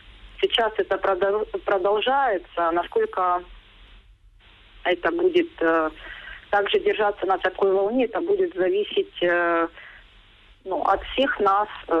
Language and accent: Russian; Donetsk, Donetsk Oblast, Ukraine; now in Dnipro, Ukraine; Вообще из Донецка. Uh-huh. То есть мы переселенцы из Донецка. Первым городом был Павлоград еще в 2014 году летом. А этим летом, в июле, мы переехали в Днепропетровск и обосновались в нем.